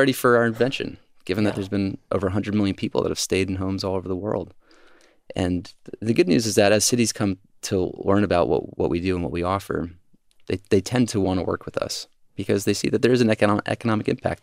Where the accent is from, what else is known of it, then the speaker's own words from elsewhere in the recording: Georgia, United States; when I was growing up in Georgia, I was so enthralled by every day there was a new story of a new company that started in Silicon Valley or San Francisco.